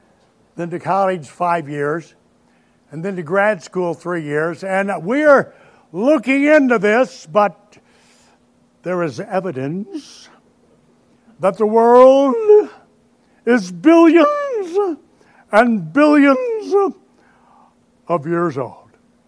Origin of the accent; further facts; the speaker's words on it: Tennessee, United States; Well, I'm not either. I'm from Tennessee, but I know what a woman is.